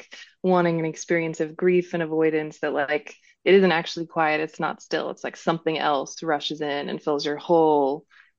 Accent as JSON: {"language": "English", "town": "Berkeley", "region": "California", "country": "United States", "tie": "born or raised there", "said": "So I had only seen them from a distance growing up in Berkeley."}